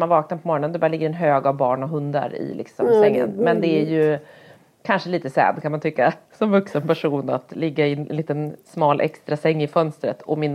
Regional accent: Härnösand, Västernorrland County, Sweden; Jag kommer ihåg när jag var barn och bodde i Härnösand ute på landet

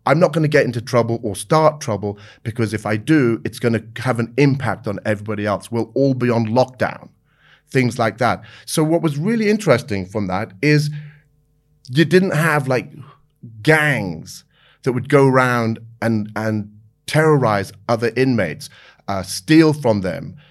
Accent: United Kingdom; no, I'm British.

